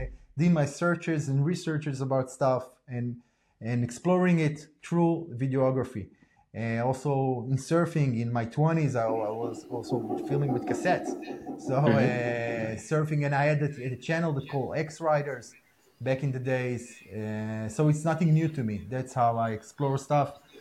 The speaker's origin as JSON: {"language": "English", "country": "Israel", "second_language": "English", "moved": "as an adult", "lives_now": "Zurich, Switzerland", "said": "I'm originally from Israel. I moved to Switzerland 4 years ago because I have a Swiss wife, and she she grew up in Switzerland in Zug, and then I moved to Zurich."}